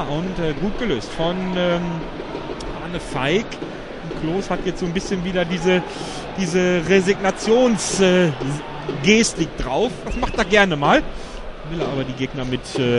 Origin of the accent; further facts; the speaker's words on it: Bielefeld, North Rhine-Westphalia, Germany; Auch als Bielefelder muss ich ehrlich sagen, das muss nicht sein.